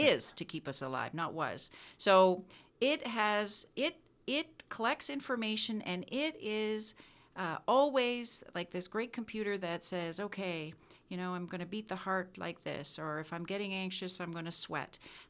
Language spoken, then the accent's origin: English; Niagara Falls, Ontario, Canada; also born or lived in Brantford, Canada; I grew up in Niagara Falls.